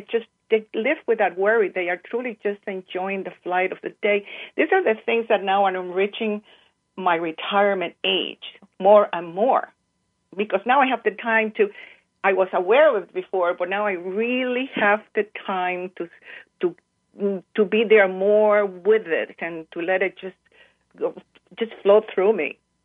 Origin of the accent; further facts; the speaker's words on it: Cuba; as a child, I grew up in Cuba, and I was always surrounded by the beauty of the land at the time.